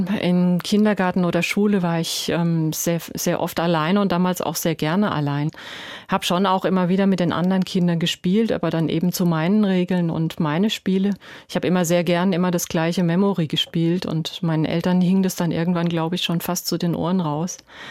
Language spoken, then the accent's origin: German; Odenwald, Germany; Ich komme aus der Odenwälder Gegend.